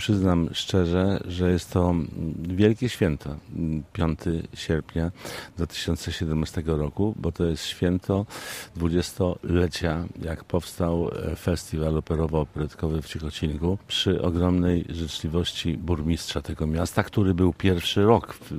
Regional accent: Łódź, Łódź Voivodeship, Poland; ja jestem z Łodzi, to lubią Łódź.

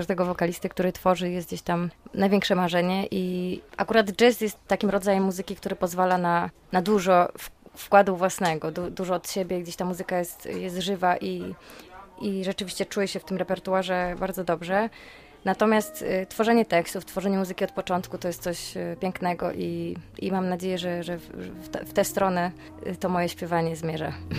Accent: Wałbrzych, Lower Silesian Voivodeship, Poland; Ja pochodzę z Wałbrzycha i to było wyjątkowe, szczególne miejsce dla nas.

